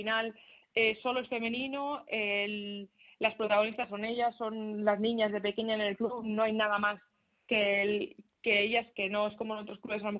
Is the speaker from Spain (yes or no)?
yes; Madrid, Community of Madrid, Spain; al final yo siempre he vivido en Madrid, soy de Madrid y soy orgullosa de Madrid